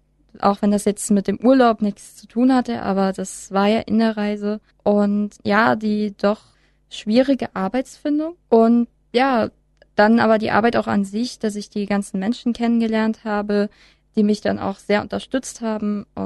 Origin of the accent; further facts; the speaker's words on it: Germany; was zum Beispiel ich in Dänemark hatte, da habe ich gesagt, ich bin aus Deutschland und jeder ist quasi zusammengezuckt und hat erstmal Abstand genommen